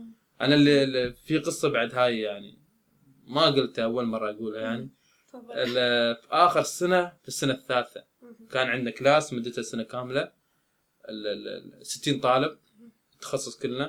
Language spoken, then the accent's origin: Arabic; Dubai, United Arab Emirates; أول ما يسألوه أنت من وين، لما يقول من دبي أو من الإمارات